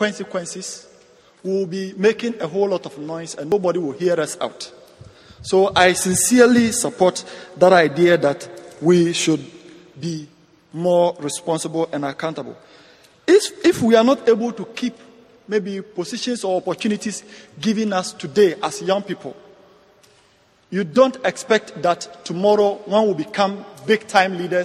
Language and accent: English; Ghana; from Ghana, and I applaud our panel for the wonderful job done.